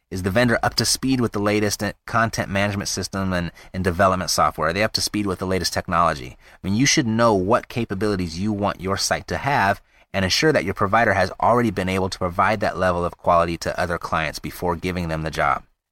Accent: United States; being an American, I have found that the greatest success to experience to price ratio with VAs is in the Philippines.

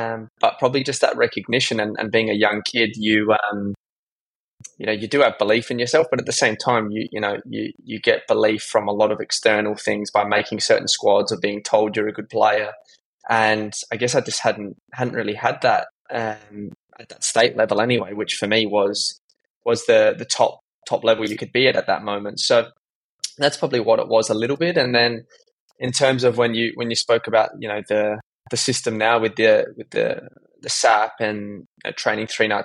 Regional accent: Adelaide, South Australia, Australia; I grew up in Adelaide, a young boy playing a range of different sports.

